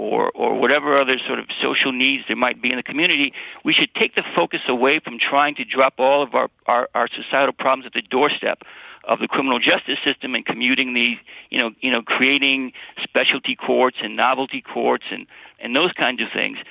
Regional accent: Westland, Michigan, United States; also born or lived in Detroit; I was born in Detroit. In the 60s, in the early 60s, and my grandparents lived in Inkster in the companion community to Westland.

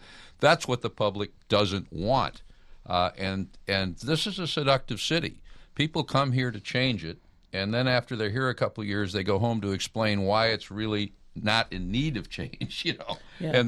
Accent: Rockford, Illinois, United States; I just wanted to say I'm from Rockford. My father was president of the Labor Council there

